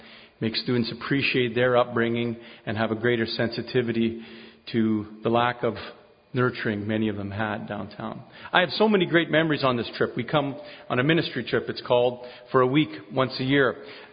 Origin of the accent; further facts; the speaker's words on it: Winnipeg, Manitoba, Canada; I'm from Winnipeg.